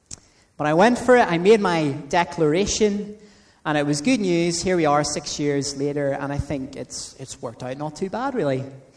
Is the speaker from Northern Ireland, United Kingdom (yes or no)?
yes; Belfast, Northern Ireland, United Kingdom; Growing up in Belfast, especially in a Christian family, you were immersed in C.S. Lewis's Chronicles of Narnia from an early age